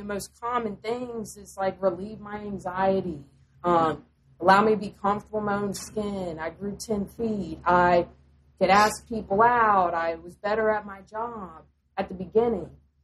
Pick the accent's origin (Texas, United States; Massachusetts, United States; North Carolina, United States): North Carolina, United States; I mean, I'm from North Carolina. It's fine.